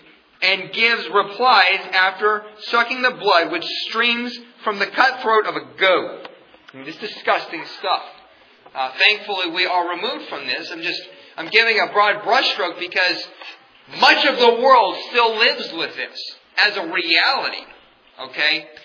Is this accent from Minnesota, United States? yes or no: no; Pennsylvania, United States; when I was a 12-year-old boy growing up in Pennsylvania, of course, I was in the government-run schools